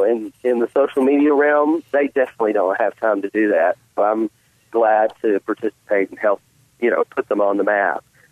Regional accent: Birmingham, Alabama, United States; because I'm from Birmingham, I'm in charge of sort of doing the southern part of it.

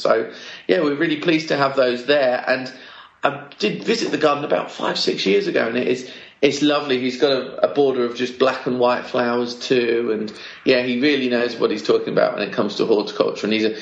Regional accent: Thessaloniki, Central Macedonia, Greece; Yeah, we're … from Salonika.

